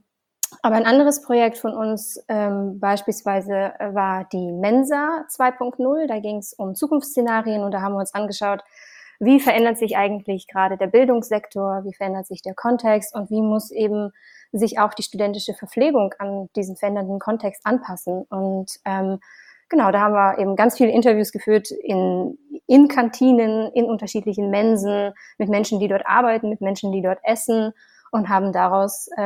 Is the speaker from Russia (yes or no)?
yes; Siberia, Russia; ich bin in Sibirien aufgewachsen, das heißt auch mit Hausschlachtung